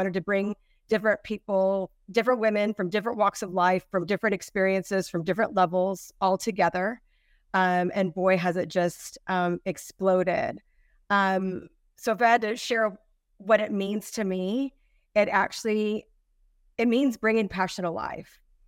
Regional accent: La Mirada, California, United States; I'm local from Santa Fe, from La Mirada, went to high school in Santa Fe Springs, St. Paul High School.

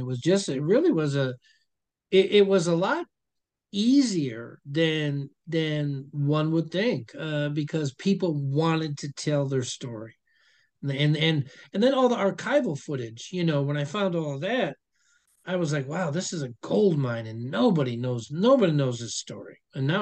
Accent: Racine, Wisconsin, United States; And then the third time I was in Milwaukee, Wisconsin, my hometown, well, my home state. I'm from Racine, just to the south.

